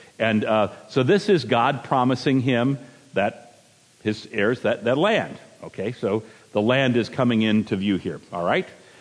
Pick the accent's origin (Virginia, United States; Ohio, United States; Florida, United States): Virginia, United States; I knew that peanuts were not nuts. I'm from Virginia, after all. This much I knew.